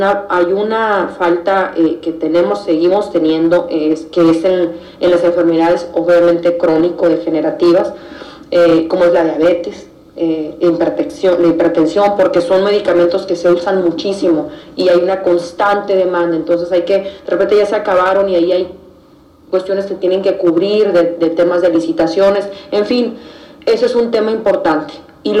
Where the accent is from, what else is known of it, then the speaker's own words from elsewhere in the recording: Sonora, Mexico; Y como mujer, como sonorense, como mexicana, como madre de familia, hija